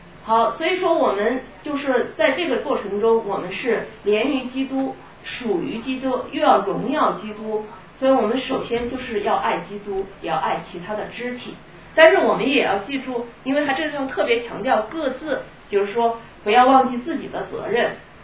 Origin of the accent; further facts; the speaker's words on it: China; 或者说我们中国人爱吃